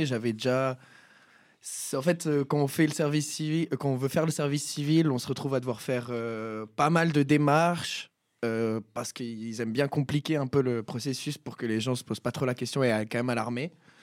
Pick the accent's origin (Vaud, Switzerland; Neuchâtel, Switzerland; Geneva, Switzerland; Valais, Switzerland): Valais, Switzerland; Sierre; je suis originaire de Sierre. Je suis né à Sierre, j'ai grandi à Sierre et j'habite toujours à Sierre. Alors, voilà, ma vie, c'est Sierre.